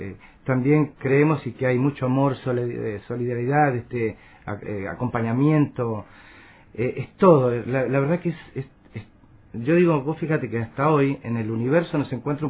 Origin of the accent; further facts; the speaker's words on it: Los Ángeles, Biobío, Chile; born there; Yo nací en Los Ángeles.